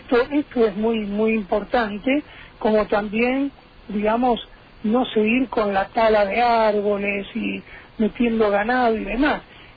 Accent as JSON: {"language": "Spanish", "region": "Misiones", "country": "Argentina", "said": "como argentinos, como misioneros"}